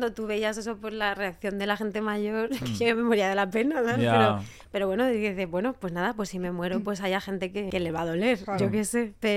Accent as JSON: {"language": "Spanish", "town": "Elche de la Sierra", "region": "Castilla-La Mancha", "country": "Spain", "tie": "born or raised there", "said": "lo han hecho de mi tierra, de Elche de la Sierra"}